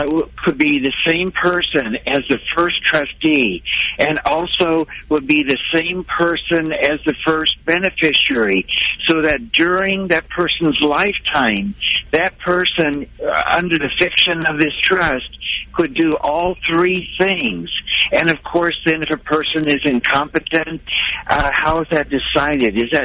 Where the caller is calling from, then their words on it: Overland Park, Kansas, United States; I'm from Overland Park